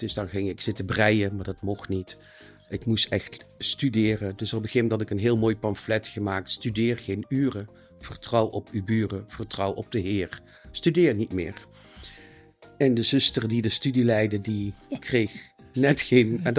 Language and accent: Dutch; Genk, Limburg, Belgium; Ik ben geboren en getogen, geboren in Genk, met een K, een heel klein provinciestadje.